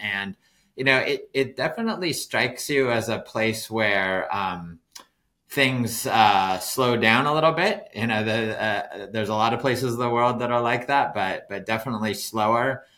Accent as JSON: {"language": "English", "region": "Washington", "country": "United States", "tie": "born or raised there", "said": "So I grew up in Washington State, and I spent a lot of time in sort of rural areas."}